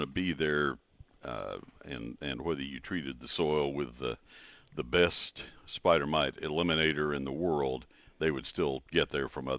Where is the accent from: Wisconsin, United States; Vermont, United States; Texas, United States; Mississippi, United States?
Texas, United States; College Station; now in Dallas-Fort Worth, United States; I didn't see them like I see them in the Dallas-Fort Worth area where I live now. I grew up in College Station, and they didn't annihilate our gardens when I was a kid.